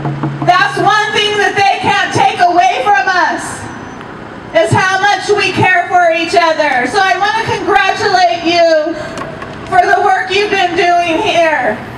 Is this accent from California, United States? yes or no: yes; Vacaville, California, United States; I'm just from Vacaville, which isn't that far, and we've had the same thing happen in Vacaville.